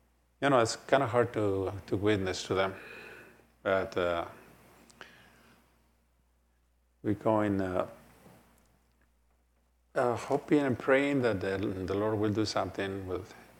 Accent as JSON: {"language": "English", "country": "Mexico", "tie": "born or raised there", "said": "as we go to Mexico this coming Friday, and we're going to be visiting the church in my hometown"}